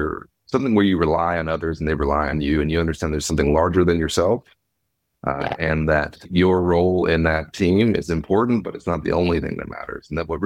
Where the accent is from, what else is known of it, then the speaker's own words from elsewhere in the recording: Texas, United States; Yeah, I mean, so my answer as a Texan will always be